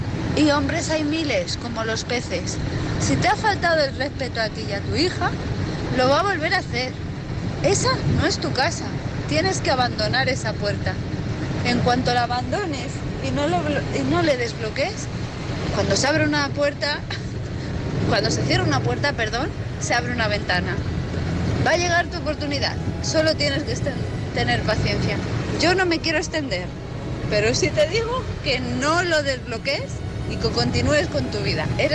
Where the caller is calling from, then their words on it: Madrid, Community of Madrid, Spain; de Madrid.